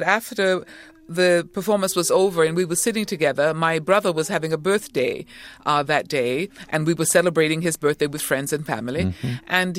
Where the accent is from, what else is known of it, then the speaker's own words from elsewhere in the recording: Augusta, Georgia, United States; Growing up in Augusta, in the segregated South, I grew up in a community of loving people, loving adults.